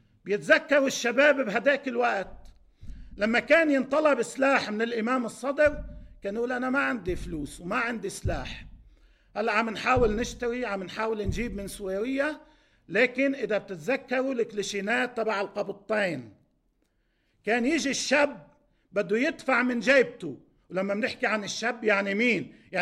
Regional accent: Bazouriyeh, South Governorate, Lebanon; نحن أنا كنت بالضيعة، ضيعتنا البيزوري

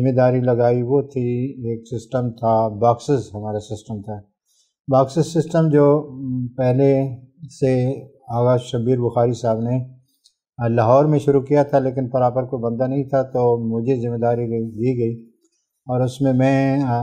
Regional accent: Punjab, Pakistan; born there; ضلع جھنگ میرا اور علاقہ جو ہے، گاؤں میرا جہاں پہ میری اصل پیدائش ہے، وہ ہے تتار کو۔ میں وہاں سے 2003 میں یہاں اس ادارے میں آیا ہوں،

